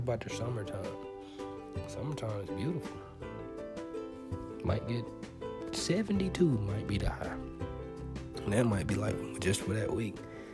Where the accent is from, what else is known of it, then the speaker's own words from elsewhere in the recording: Alabama, United States; And I'm from Alabama, so hot, I know it. I done lived it.